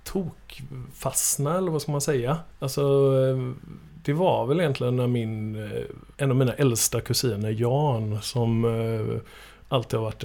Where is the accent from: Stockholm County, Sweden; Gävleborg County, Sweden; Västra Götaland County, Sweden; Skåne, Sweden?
Västra Götaland County, Sweden; Ödsmål; also born or lived in Gothenburg, Sweden; född i faktiskt i Stenungsunds kommun. Lite norr om Stenungsund, en liten jävla håla som heter Ödsmål.